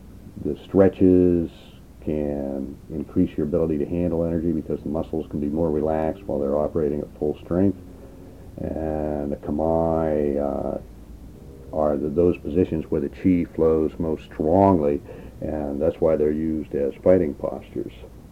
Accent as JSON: {"language": "English", "region": "Scotland", "country": "United Kingdom", "said": "Being a Scot and having druidic kind of ancestry, I fooled around with some oak trees and things like that."}